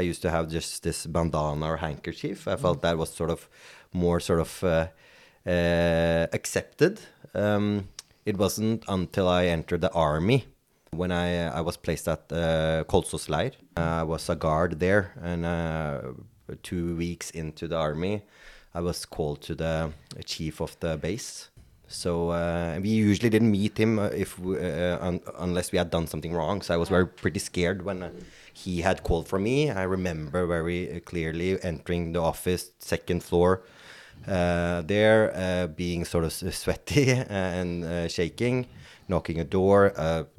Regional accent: Norway; growing up in Norway, being a Sikh, having a turban, being different

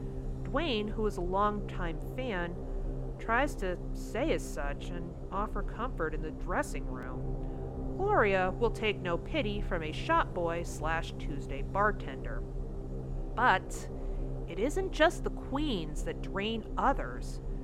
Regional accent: New England, United States; but I grew up in New England and have a little bit of a bias.

